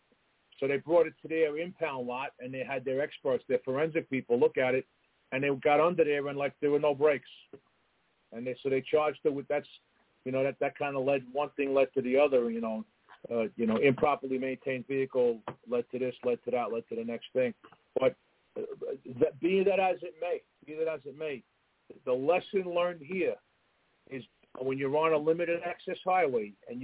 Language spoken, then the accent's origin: English; New Jersey, United States; listen, I'm a chief from New Jersey. I was still in Jersey time.